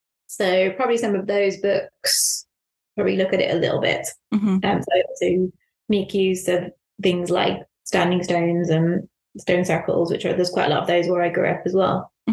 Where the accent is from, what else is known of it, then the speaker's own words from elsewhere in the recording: Ireland; so I grew up in Ireland and my first series of books was all set in Ireland